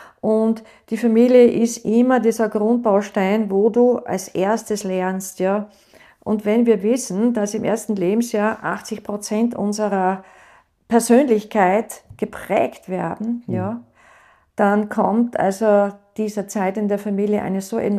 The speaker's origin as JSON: {"language": "German", "country": "Austria", "said": "als Österreicherin"}